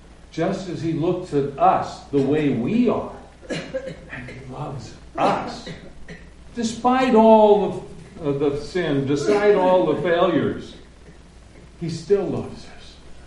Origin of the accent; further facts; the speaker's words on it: Nebraska, United States; now in US South; Well, actually, I grew up just east of here in Nebraska, but right now I'm a Southerner coming up to the north